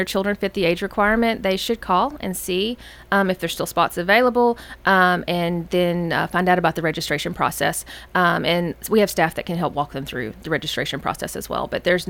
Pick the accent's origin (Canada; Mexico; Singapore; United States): United States; Nashville, Tennessee; I'm from Nashville